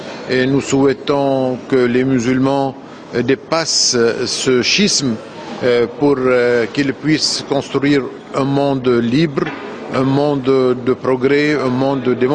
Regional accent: Lebanon; ce qui s'est passé au Yémen et même en Égypte et avant chez nous au Liban

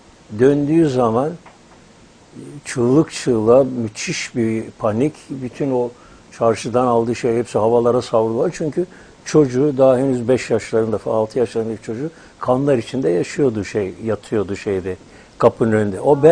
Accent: Istanbul, Turkey; İstanbullu, evet, doğma büyüme İstanbulluyum. Ve de Kadıköy yakasındayım.

